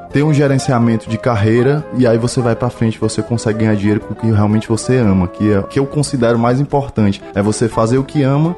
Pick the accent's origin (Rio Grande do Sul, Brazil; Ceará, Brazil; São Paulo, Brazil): Ceará, Brazil; Fortaleza; Uhum. Eu sou de Fortaleza, sou cearense